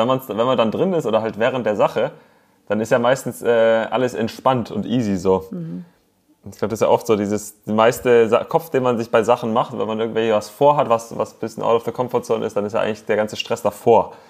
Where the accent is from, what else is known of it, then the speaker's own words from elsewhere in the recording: Reutlingen, Baden-Württemberg, Germany; ich komme ja aus dem Raum Stuttgart, aus Reutlingen. Das heißt, es ist schon irgendwie so ein bisschen Heimatgefühle, so das Ländle.